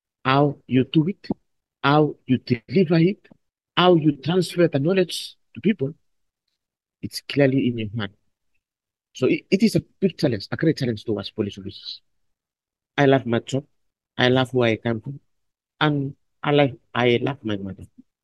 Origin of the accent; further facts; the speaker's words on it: Vanuatu; I'm originally from Vanuatu in a small island called MI. I have 8 brothers and 2 sisters.